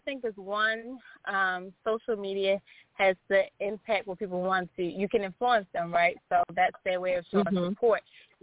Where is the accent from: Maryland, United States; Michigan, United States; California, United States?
Maryland, United States; Baltimore; So my family is actually from the South. I grew up in Baltimore, Maryland